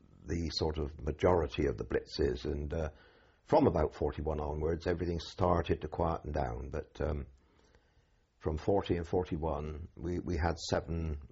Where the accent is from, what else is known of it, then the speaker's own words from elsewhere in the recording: Bristol, South West England, United Kingdom; I was born in Bristol, in a district called Moorfields, one of the most poorest areas of the city, on the 28th of June, on the 29th of June, 1928.